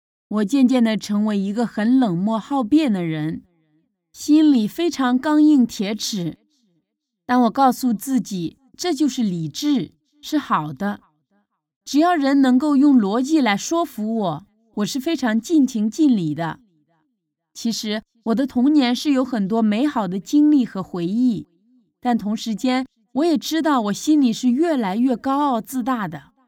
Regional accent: Singapore; also born or lived in Hong Kong; 我在香港出生，两岁时就搬到了新加坡。

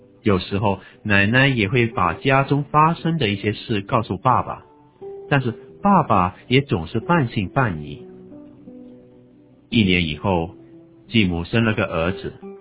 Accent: Hong Kong; 1957年4月2日，我出生在香港的一个贫困家庭。

